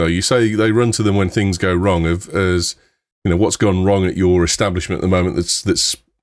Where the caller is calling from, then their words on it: Norwich, East of England, United Kingdom; I'm all right, mate. Dialing in from Norwich.